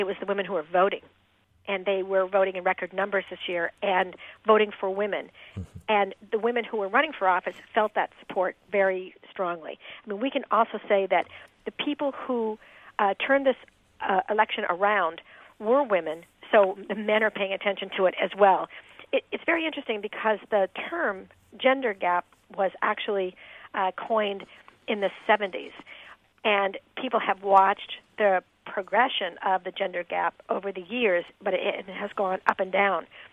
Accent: Indiana, United States; I'm originally from Indiana. So it's like old home week.

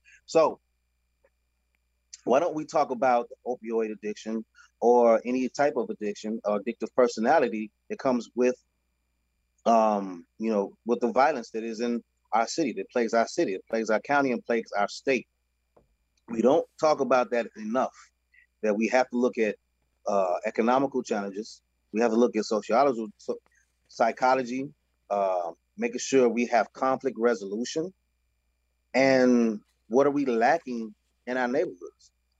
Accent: Maywood, Illinois, United States; I grew up in Maywood, Illinois. I went to Proviso East High School.

